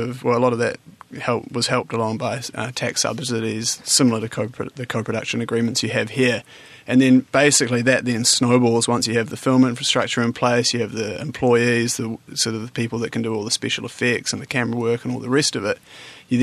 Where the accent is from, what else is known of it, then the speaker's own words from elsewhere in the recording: New Zealand; And I guess looking at it from as a New Zealander